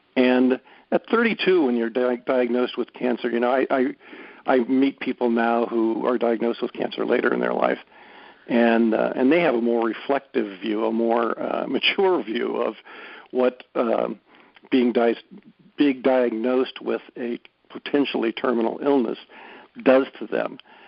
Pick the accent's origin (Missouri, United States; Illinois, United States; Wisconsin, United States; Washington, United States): Missouri, United States; St. Louis; born there; I was born in St. Louis and moved around a bit as a kid to parents who were wonderful, and we were not remarkable.